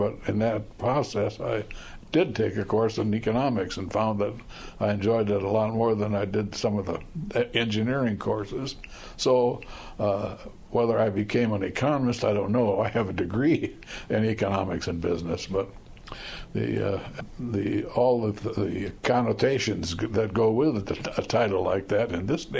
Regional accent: Holland, Michigan, United States; Well, I grew up in Holland, Michigan. I was born and raised there, and then I went to the Navy, and then I got out of the Navy.

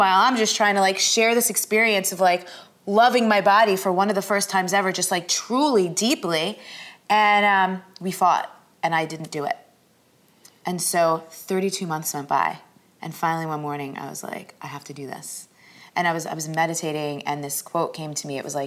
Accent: New York, United States; I'm loud, I'm Italian and Puerto Rican, I'm from New York, like I'm never gonna be like soft and delicate, really.

